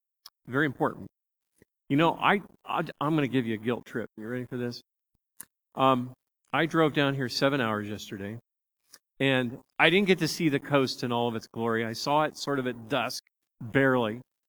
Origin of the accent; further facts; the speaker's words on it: Bakersfield, California, United States; I grew up with him in Bakersfield, California.